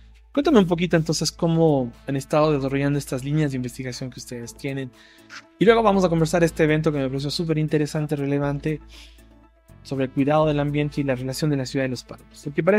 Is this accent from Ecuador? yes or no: yes; Cuenca, Azuay, Ecuador; now in Quito, Ecuador; Andrea y yo somos cuencanos. Y estamos pensando en esta relación que tenemos los cuencanos con el agua, con los ríos. Y yo le decía a Andrea que cuando recién llegué a Quito, se me hacía muy difícil realmente ubicarme.